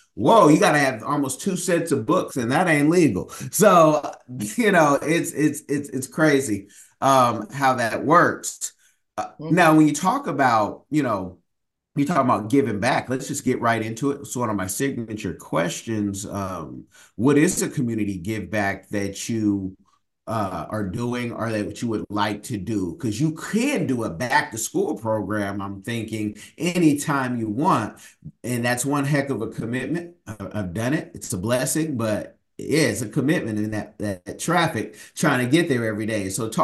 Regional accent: California, United States; I'm from Cali. I grew up with everybody, but there's like real communities.

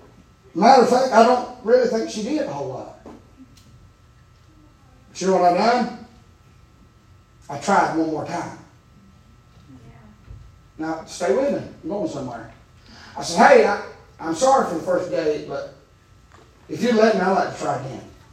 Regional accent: Gatlinburg, Tennessee, United States; You understand, I'm from Gatlinburg.

